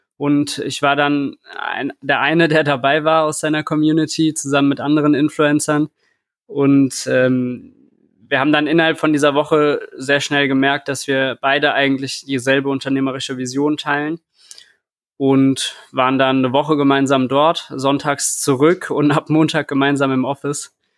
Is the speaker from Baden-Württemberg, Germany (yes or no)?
no; Frankfurt, Hesse, Germany; ich bin 25, bin auch aus Frankfurt